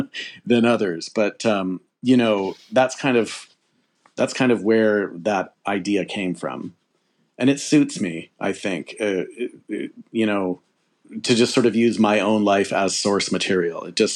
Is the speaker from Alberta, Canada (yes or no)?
yes; Alberta, Canada; the years of being a teenager growing up in Alberta, in poverty